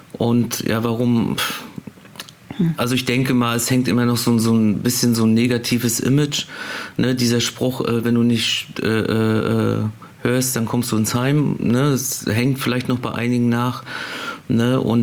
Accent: Stralsund, Mecklenburg-Vorpommern, Germany; Stralsund.

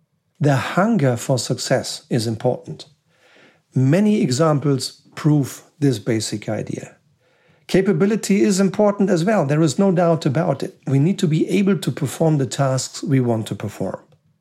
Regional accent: Germany; English is a second language; as you can see here by my accent, I was born and raised in Germany.

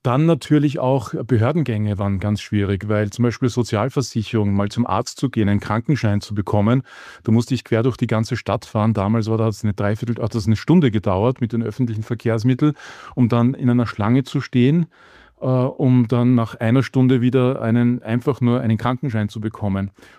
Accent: Austria; born there; wenn du als Sohn eines Deutschen geboren wirst in Österreich, bekommst du oder hast du automatisch die deutsche Staatsbürgerschaft, die österreichische nicht. Und die habe ich erst dann mit 12 Jahren bekommen, weil meine Mutter Österreicherin ist.

